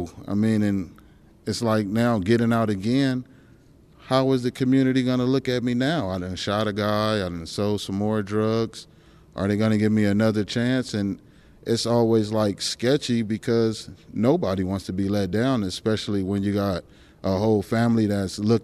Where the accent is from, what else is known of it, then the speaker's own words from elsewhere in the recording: Compton, California, United States; now in Alaska, United States; it's a little more resources here in Alaska, but I'm from Compton.